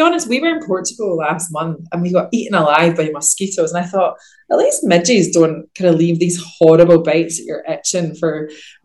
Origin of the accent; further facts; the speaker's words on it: Glasgow, Scotland, United Kingdom; as a Glaswegian